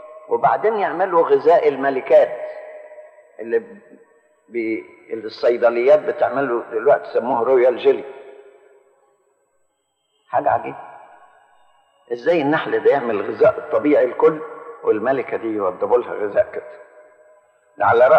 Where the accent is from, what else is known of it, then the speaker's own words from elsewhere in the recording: Egypt; يعني إحنا عندنا في مصر 60 مليون،